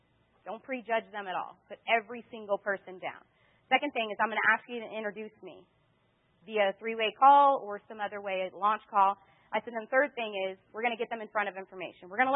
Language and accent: English; Oregon, United States; also born or lived in California; But for me, when I got started, I was from Oregon, and I lived in California.